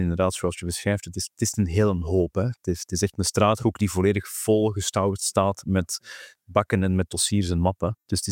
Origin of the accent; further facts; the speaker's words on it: Brussels, Belgium; als halve Brusselaar mag ik dat wel zeggen